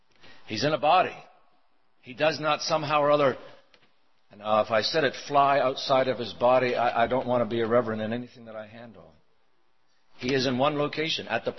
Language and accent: English; Canada; born there; because I was born in Canada.